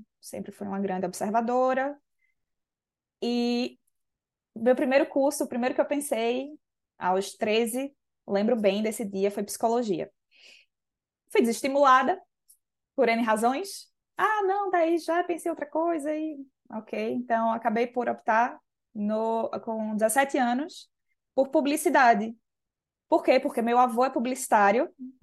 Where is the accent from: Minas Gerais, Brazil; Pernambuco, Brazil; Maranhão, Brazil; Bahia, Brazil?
Pernambuco, Brazil; Recife; now in Porto, Portugal; eu sou recifense, com muito orgulho. Vivo no Porto também com muito orgulho, trouxe meu bairrismo de Recife para cá.